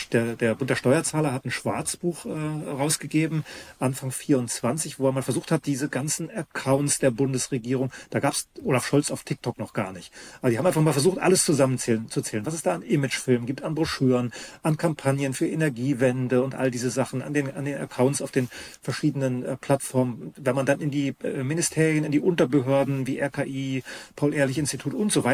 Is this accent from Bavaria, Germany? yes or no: yes; Bavaria, Germany; die bei uns in Bayern, die wollen das doch nicht freigeben